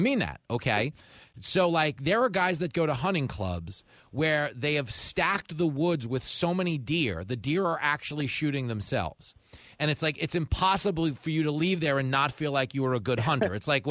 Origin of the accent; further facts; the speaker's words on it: New York, United States; Because I grew up in Nassau County.